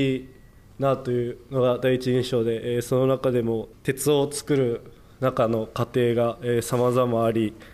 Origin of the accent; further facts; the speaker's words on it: Fukuoka, Japan; now in Kashima, Japan; 出身地は福岡県出身です。